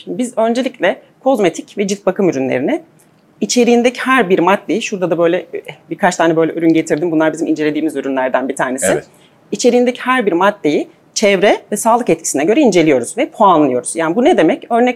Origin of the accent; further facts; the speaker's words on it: Malatya, Turkey; born there; 1984 Malatya doğumluyum.